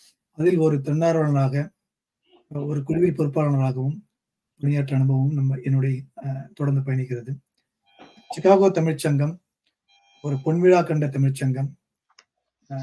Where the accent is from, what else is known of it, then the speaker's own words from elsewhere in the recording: Kumbakonam, Tamil Nadu, India; now in United States; தஞ்சை மாவட்டம் கும்பகோணத்துல என்னுடைய சொந்த ஊர். கிட்டத்தட்ட ஒரு 24 ஆண்டுகளாக அமெரிக்க மண்ணில் குடியேறி குடும்பத்துடன் கணினித்துறையில் வேலை செய்து வருகிறேன்.